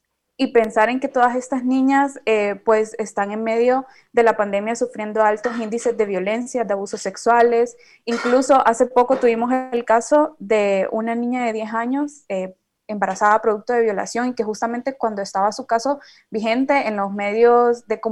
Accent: Honduras; como hondureña

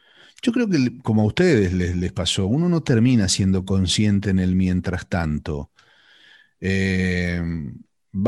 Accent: Sunchales, Santa Fe, Argentina; Sunchales es mi ciudad natal. Queda en el centro aproximadamente de la bota, la forma de bota que tiene mi provincia de Santa Fe, hacia el oeste, hacia el lado de Córdoba. Sunchales es una ciudad de unos 23.000 habitantes, que es la capital nacional del cooperativismo

